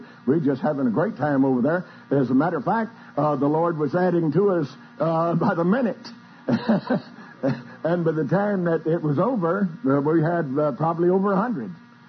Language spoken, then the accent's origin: English; Texas, United States; I was from Texas, and she was from Pennsylvania, and we were both in New York